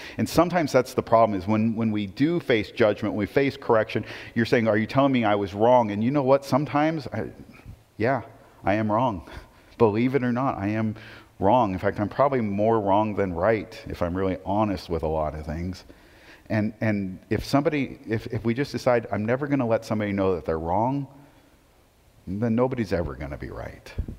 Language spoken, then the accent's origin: English; Portland, United States; I grew up in Portland.